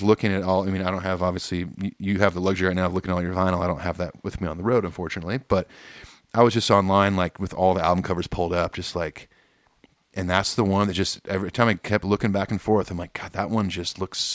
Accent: Long Beach, California, United States; Hey, I'm from Long Beach, dude.

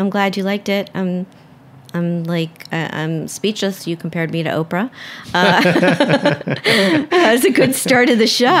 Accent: Miami, Florida, United States; But I'm from Miami, and people thought it was nuts. Like, what are you doing in Michigan?

